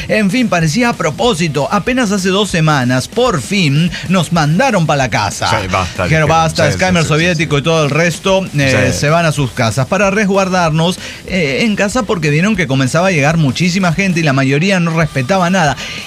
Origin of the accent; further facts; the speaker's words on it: Orizaba, Veracruz, Mexico; Yo soy de Orizaba y nunca visité el Museo de Arte de Orizaba.